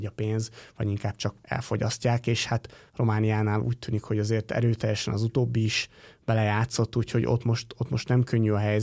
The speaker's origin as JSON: {"language": "Hungarian", "town": "Paks", "region": "Tolna", "country": "Hungary", "said": "nem tudom hányan tudják, hogy a Paksról származom"}